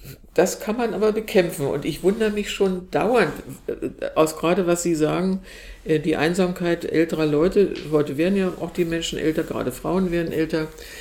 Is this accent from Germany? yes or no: yes; Berlin, Germany; born there; aber ich bin ja hier auch in Berlin geboren.